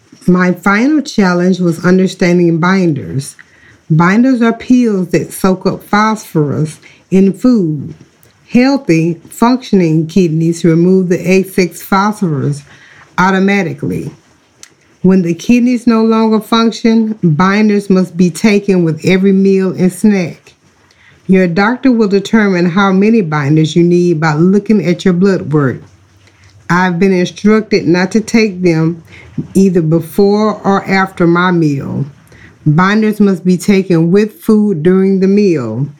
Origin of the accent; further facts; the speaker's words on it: the South, United States; I grew up in the South, and down here we love salt.